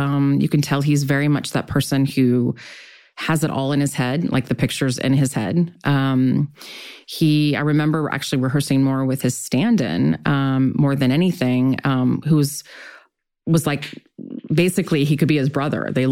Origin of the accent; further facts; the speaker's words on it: Long Beach, California, United States; I grew up in Long Beach. I, you know, went to normal school. I didn't go to private school. Like, we didn't have a lot of money.